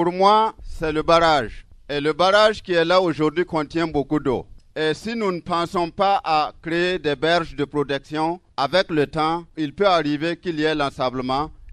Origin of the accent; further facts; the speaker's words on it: Sahel, Burkina Faso; Je suis né à Soum ici. J'ai grandi à Soum ici.